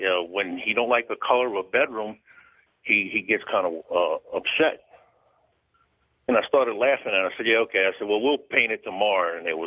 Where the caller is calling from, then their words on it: New Orleans, Louisiana, United States; I'm calling from New Orleans.